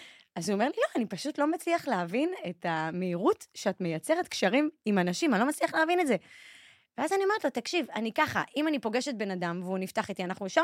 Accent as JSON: {"language": "Hebrew", "town": "Rishon LeZion", "region": "Central District", "country": "Israel", "said": "אני מראשון, אני מרשלת."}